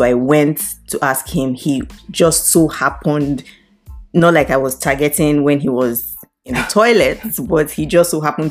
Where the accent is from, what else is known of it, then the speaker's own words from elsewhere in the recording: Canada; You know me being Canadian and all, like, I don't really like these African things.